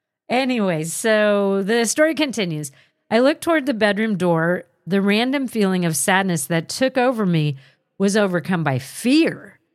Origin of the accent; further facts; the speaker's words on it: Detroit, Michigan, United States; I was raised in Detroit, Michigan. My family came from Cebu, Philippines.